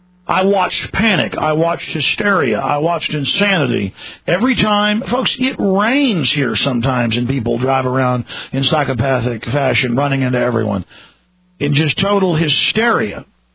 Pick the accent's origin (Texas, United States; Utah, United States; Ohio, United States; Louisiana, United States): Texas, United States; Dallas; Because I'm from Dallas, again, where we get some snow and some sleet every year